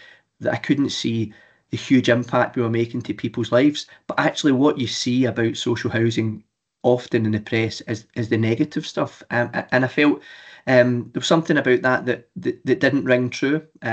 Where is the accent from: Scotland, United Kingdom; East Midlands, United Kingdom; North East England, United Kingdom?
Scotland, United Kingdom; accent: Scottish; working predominantly, as my accent suggests, north of the border in housing associations in Scotland.